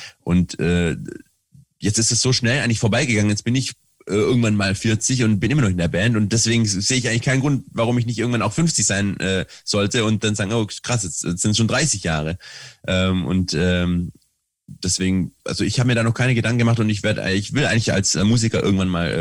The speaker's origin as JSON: {"language": "German", "region": "Baden-Württemberg", "country": "Germany", "said": "Als Schwabe kann man einem das natürlich verzeihen."}